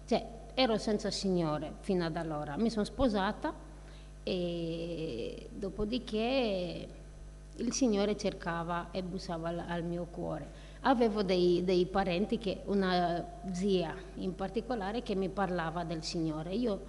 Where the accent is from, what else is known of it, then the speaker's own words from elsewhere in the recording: Romania; per chi non mi conosce, vengo dalla Romania e provengo da una famiglia di credenti.